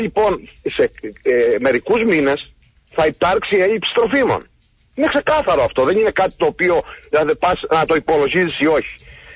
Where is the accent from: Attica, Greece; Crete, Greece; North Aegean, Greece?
Crete, Greece; και είμαι και μοναδικός από την Κρήτη